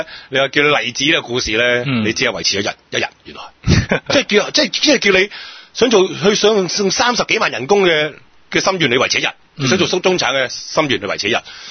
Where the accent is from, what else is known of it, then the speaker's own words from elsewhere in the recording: Hong Kong; 我哋香港人唔好話香港人啦